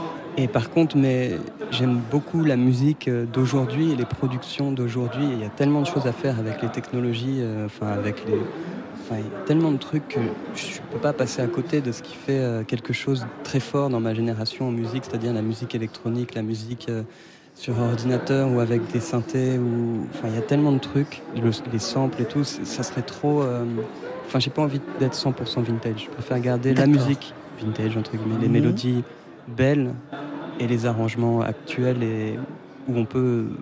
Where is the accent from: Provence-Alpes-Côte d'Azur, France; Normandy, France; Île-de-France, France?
Île-de-France, France; Paris; born there; Oui, je suis né à Paris.